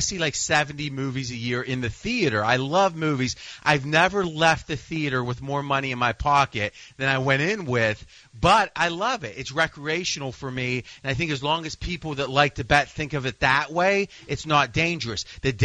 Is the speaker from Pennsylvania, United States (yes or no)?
yes; Pittsburgh, Pennsylvania, United States; I'm a Steelers fan. I grew up around Pittsburgh.